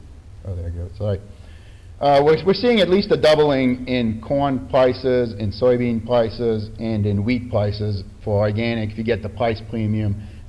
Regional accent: Beltsville, Maryland, United States; I'm from Beltsville, Maryland, which I don't know if you can see it.

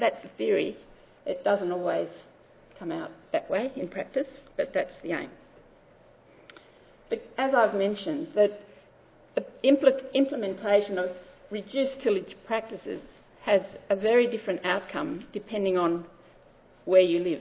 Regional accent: Western Australia, Australia; So I come from Australia, in the western part of Australia, and no-till is everything.

